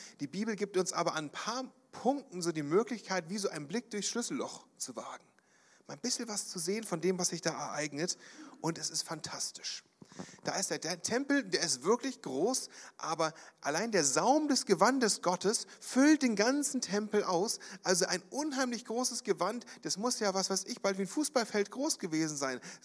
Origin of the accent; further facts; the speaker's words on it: Brandenburg, Germany; Ich weiß, in meiner Heimat in Brandenburg, wo ich aufgewachsen bin